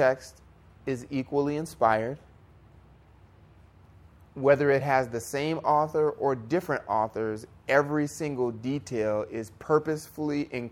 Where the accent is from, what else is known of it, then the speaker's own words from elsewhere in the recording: United States; I'm actually an American.